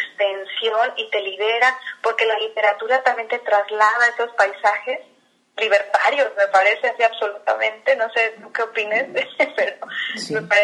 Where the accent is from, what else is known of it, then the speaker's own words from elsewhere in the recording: Puerto Vallarta, Jalisco, Mexico; yo crecí aquí en Vallarta, soy vallartense